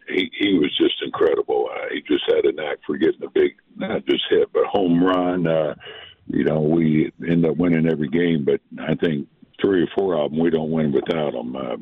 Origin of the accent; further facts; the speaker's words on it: Florida, United States; also born or lived in San Diego; I grew up a Dolphins fan, growing up in Florida. Then I went to San Diego as a Chargers fan